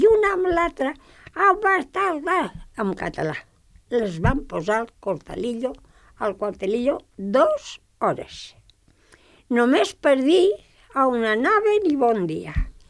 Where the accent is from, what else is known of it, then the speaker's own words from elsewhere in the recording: Calaceit, Aragon, Spain; Perquè ella sap que jo marxo a les estius al meu poble.